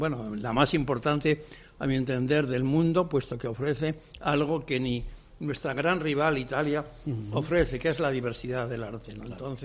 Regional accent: Bilbao, Basque Country, Spain; Yo soy bilbaíno, de una familia de 12 hermanos, y mis padres estaban obsesionados que no fuéramos nacionalistas vascos. Mi padre era un vasco chileno que se afincó en Sevilla.

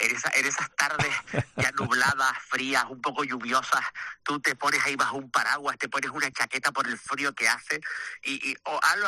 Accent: Canary Islands, Spain; porque además somos canarios y el ir a un sitio fresco pues nos gusta

